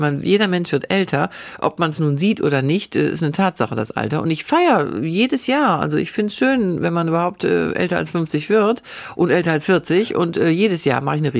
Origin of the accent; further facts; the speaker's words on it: Wuppertal, North Rhine-Westphalia, Germany; accent: North German; now in Hamburg, Germany; wenn ich wieder weg bin aus Wuppertal, dann rede ich wieder ganz normal wie jetzt. Und die Leute behaupten, dass ich Norddeutsch spreche. Also ich fühle mich, ich sage immer, hier, Hamburg ist mein Zuhause und meine Heimat ist Wuppertal.